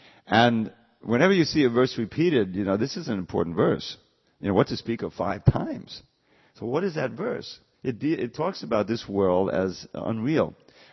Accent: New York, United States; Now, you know, the garment industry, we grew up in New York, there's this garment industry.

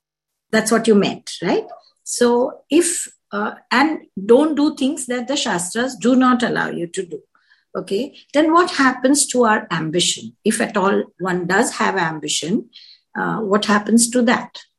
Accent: Mumbai, Maharashtra, India; I'm from Bombay. I have been listening to your YouTubes for quite some time

